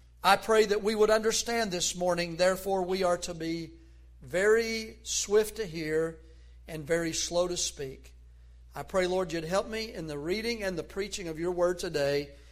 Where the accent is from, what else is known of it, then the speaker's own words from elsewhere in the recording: the South, United States; accent: Southern; the accent, which was Southern. And said, "Are you from the South?" I said, "Yes."